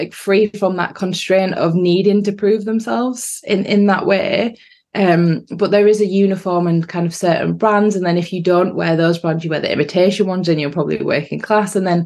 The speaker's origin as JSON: {"language": "English", "region": "North East England", "country": "United Kingdom", "said": "I'm an artist from the Northeast"}